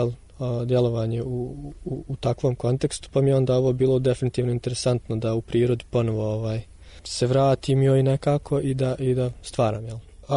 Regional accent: Prijedor, Republika Srpska, Bosnia & Herzegovina; Iz Prijedora sam inače, ovdje sam po drugi put.

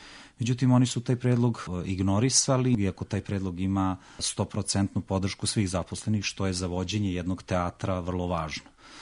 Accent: Kragujevac, Šumadija and Western Serbia, Serbia; born there; Pa ja sam rodom iz Kragujevca

